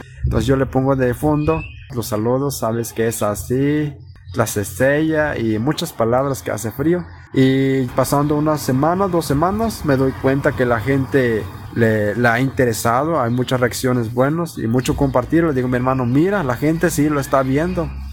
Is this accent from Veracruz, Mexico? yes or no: yes; Tlaquestla, Veracruz, Mexico; now in Reynosa, Mexico; Soy originario de Veracruz, de allá vengo de una localidad llamada Tlaquestla, una localidad náhuatlante, nativo hablante. Se ha perdido mucho lo de la lengua náhuatl. Salgo de mi pueblo y llego a la ciudad de Reynosa, Tamaulipas, por el año 2017.